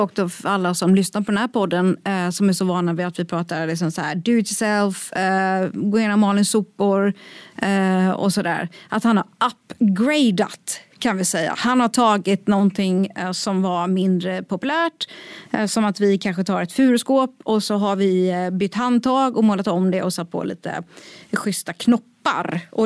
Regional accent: Småland, Sweden; ser jag ju på Småland med någon slags romantiskt filter i att jag vill tillbaka till där jag kommer ifrån.

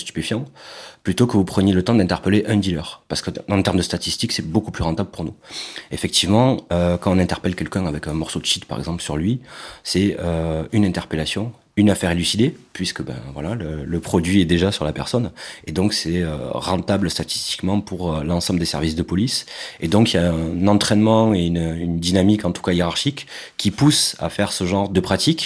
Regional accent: Carcassonne, Occitanie, France; J'ai grandi à Carcassonne, dans le sud de la France, dans un contexte où dans ma famille, ils étaient tous gendarmes, mes oncles, mon grand-père, etc.

